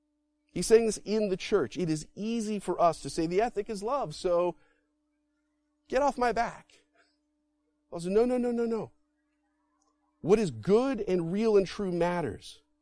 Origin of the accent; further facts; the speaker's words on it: Florida, United States; I grew up in Florida, which is, it's weird. You get a little of all of that.